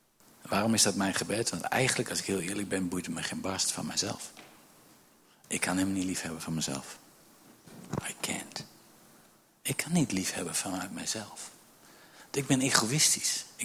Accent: Rurlo, Gelderland, Netherlands; En ik kom hier echt uit de buurt, ik kom uit Reurlen.

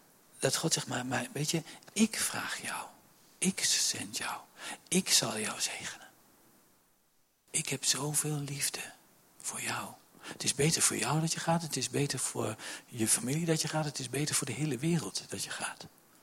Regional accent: Gelderland, Netherlands; Weet je, wij zijn Achterhoekers.

